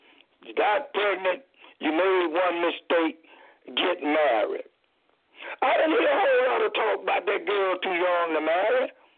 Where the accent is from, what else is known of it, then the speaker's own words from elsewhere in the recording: the South, United States; When I was in the South, growing up, if a young lady got pregnant